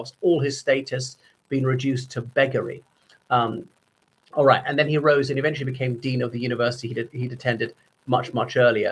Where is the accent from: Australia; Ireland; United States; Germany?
Ireland; o everybody … from Ireland.